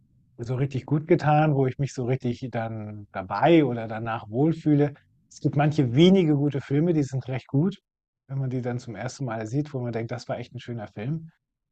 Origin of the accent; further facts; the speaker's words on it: Lower Saxony, Germany; born there; now in Lingen, Germany; Gebürtig komme ich aus dem Großraum Cuxhaven, genauer gesagt aus dem Dorf Na.